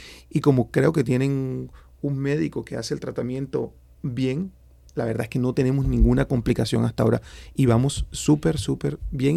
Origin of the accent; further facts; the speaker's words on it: Barranquilla, Atlántico, Colombia; now in Ourense, Spain; Yo, aunque soy barranquillero, colombiano de pura cepa, me considero orensano porque tengo mi mujer que es orensana, tengo dos niños preciosos que son gallegos, me considero orensano